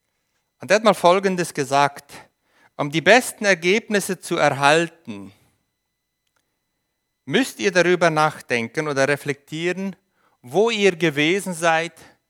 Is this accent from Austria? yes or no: no; Paraguay; ich bin in Paraguay geboren und aufgewachsen, deutscher Ursprung, also meine Eltern sind Deutsche.